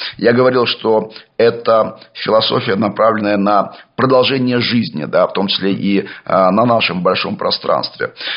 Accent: Belarus; Мы, белорусы, очень четко увидели, к чему приводит попытка запустить процессы управляемого хаоса.

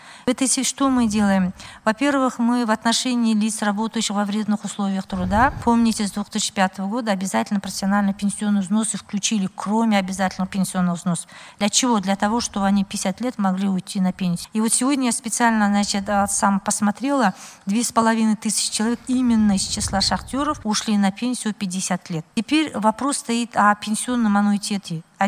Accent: Kazakhstan; born there; Я же ведь родилась в Казахстане, живу в Казахстане.

